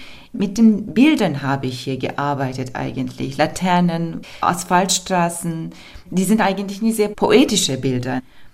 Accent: Turkey; Ich komme aus der Türkei. Nur als eine Frau in der Türkei zu leben, ist eine politische Sache.

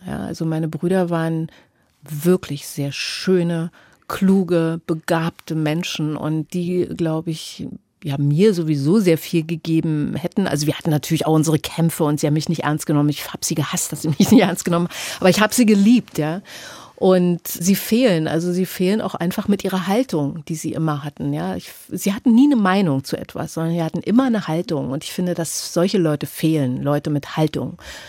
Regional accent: East Berlin, Berlin, Germany; Und es ist für mich aber trotzdem sehr viel stärker Ost-Berlin meine Heimat, wenn ich von Heimat sprechen kann.

